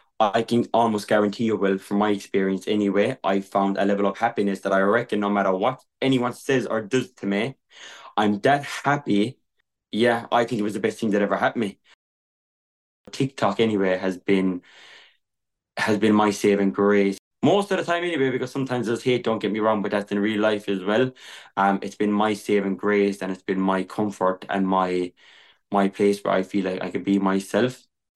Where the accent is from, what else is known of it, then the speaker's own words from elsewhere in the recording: Munster, Ireland; I'm from Kerry. I'm 23 years old. I'm a gay Irish traveller.